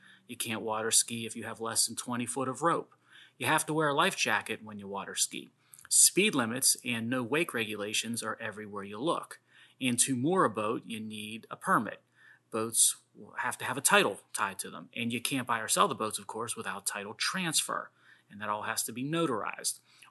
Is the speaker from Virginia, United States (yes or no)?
no; Pennsylvania, United States; What do you have to do when it comes to code, rules, regs, and laws to captain a boat in my home state of Pennsylvania?